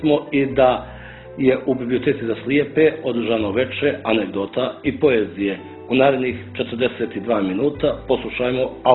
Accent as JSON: {"language": "Serbian", "town": "Boljevići", "region": "Bar Municipality", "country": "Montenegro", "said": "kad je učio u osnovnu školu u Boljevići, tamo kod nas u Crmicu"}